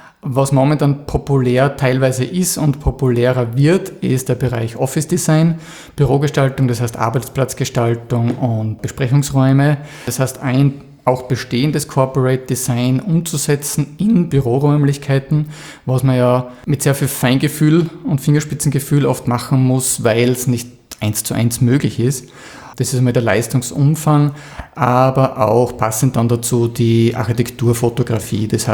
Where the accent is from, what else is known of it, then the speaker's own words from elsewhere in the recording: Krieglach, Styria, Austria; Ja, ich komme aus Kriegliach im Mürztal.